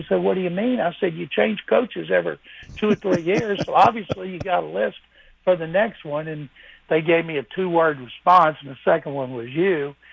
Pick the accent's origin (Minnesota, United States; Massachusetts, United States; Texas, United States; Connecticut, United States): Texas, United States; it's things we grew up in Texas knowing.